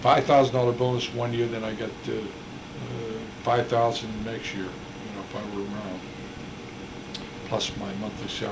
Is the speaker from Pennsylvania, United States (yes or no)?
yes; New Brighton, Pennsylvania, United States; also born or lived in Aliquippa; I was born in Allocopa, Pennsylvania in 1933.